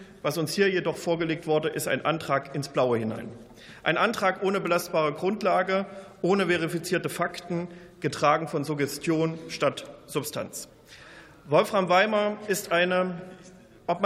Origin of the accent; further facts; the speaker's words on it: Thuringia, Germany; Wissen Sie, ich komme aus Thüringen. Und gerade in meinem Heimatland